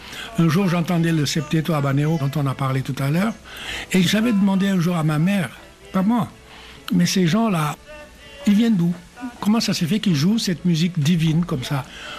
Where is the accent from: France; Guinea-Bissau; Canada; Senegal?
Senegal; je suis sénégalais, français. Mais d'âme, d'esprit, culturellement, je sais que je suis assez cubain.